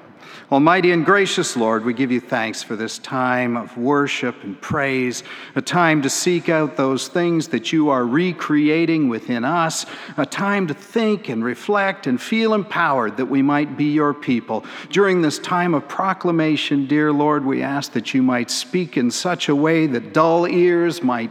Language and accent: English; Brampton, Ontario, Canada; also born or lived in Windsor, Canada; after I moved with my parents from Brampton, the town where I grew up, down to Windsor, Ontario, we started attending a church where my dad was a pastor, Glenwood United Church.